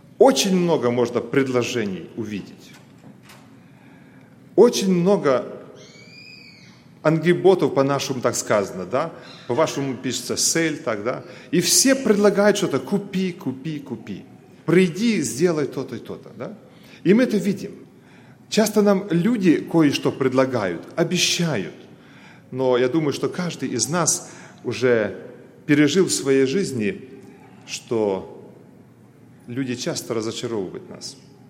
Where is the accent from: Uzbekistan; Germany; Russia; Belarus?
Germany; Мы сами из Германии, может быть, и у нас тоже церковь в Дармштадте, это возле Франкфурта на Майне